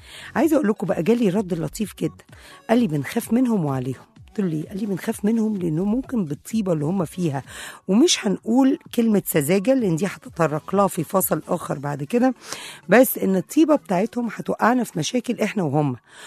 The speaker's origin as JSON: {"language": "Arabic", "country": "Egypt", "said": "الجنس البشري مش كمصريين بس أو ككده"}